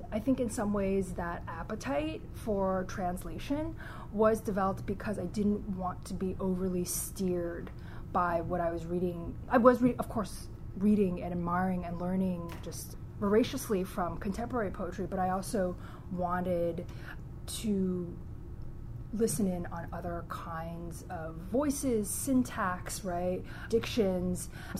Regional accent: China; Haizi, who is a Chinese poet who is actually from my hometown in China

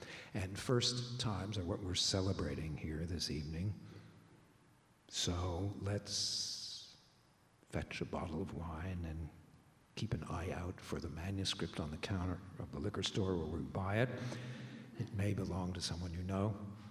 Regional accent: New Jersey, United States; There was a radio show that I used to listen to when I was growing up in North Jersey called Naked City

